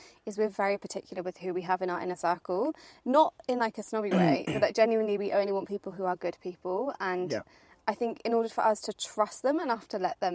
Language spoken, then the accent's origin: English; South West England, United Kingdom; And today we are in the beautiful Cornwall, aka my hometown, where I grew up.